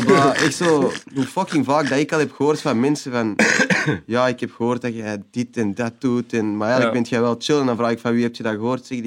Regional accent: Antwerp, Flanders, Belgium; accent: Antwerp; ik ben zelf van Antwerpen, ik geef dat ook eerlijk toe. Maar Antwerpse accent kwam even heel hard naar boven.

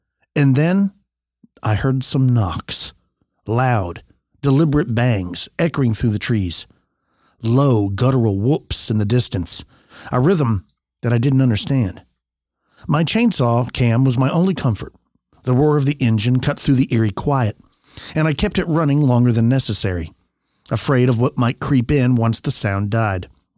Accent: Kansas, United States; I'm from South Central Kansas, and our city is a former railroad town settled from former Osage tribal ground.

